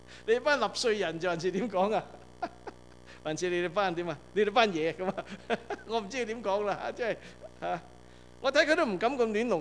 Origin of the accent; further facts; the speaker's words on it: Guangdong, China; 即是我们中国人，我们广东人有